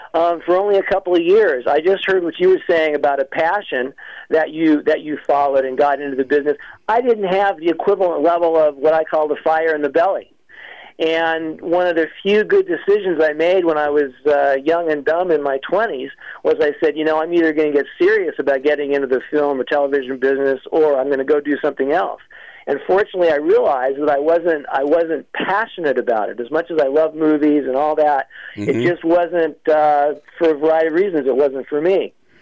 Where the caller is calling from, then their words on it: North Carolina, United States; North Carolina.